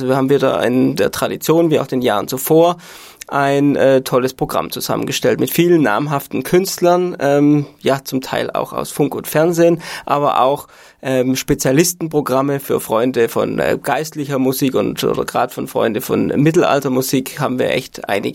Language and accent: German; Baden-Württemberg, Germany; ich komme aus Hohenlohe ursprünglich und habe in Künzelsau Kultur- und Freizeitmanagement studiert